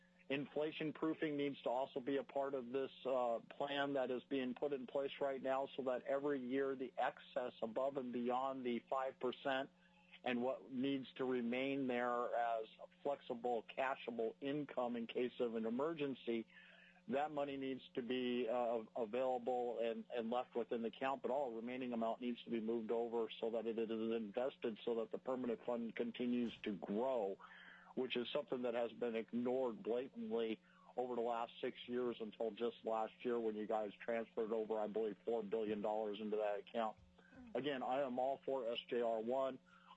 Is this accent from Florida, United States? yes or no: no; Big Lake, Alaska, United States; I'm from Big Lake.